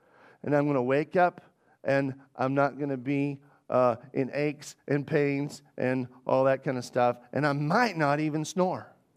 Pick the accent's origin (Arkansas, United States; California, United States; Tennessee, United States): Arkansas, United States; Because I'm from Arkansas, we say detail.